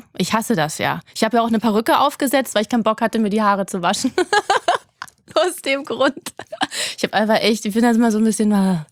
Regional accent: Berlin, Germany; Aus Berlin.

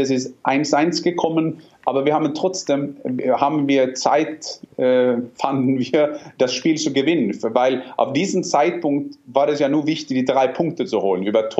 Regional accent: Norway; German is a second language; ich bin Norweger

